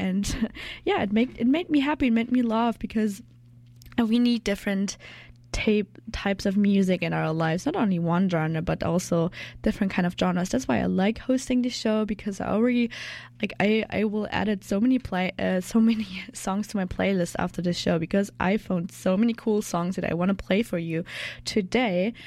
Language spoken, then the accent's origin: English; Germany; English is a second language; I'm the intern here at CJSF and I'm from Germany.